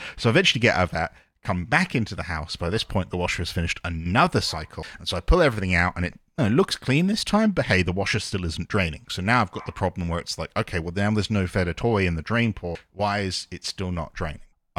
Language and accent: English; United Kingdom; I'm British, by the way, and I say a bunch of British stuff.